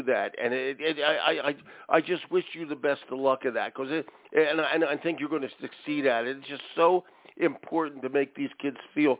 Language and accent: English; Philadelphia, Pennsylvania, United States; born there; For God's sakes, I live in Maine. I was born in Philadelphia.